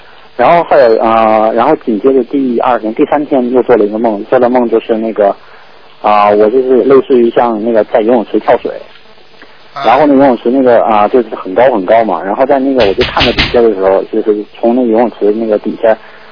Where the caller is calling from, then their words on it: New Zealand; 我是第一次打，我从新西兰打过来的。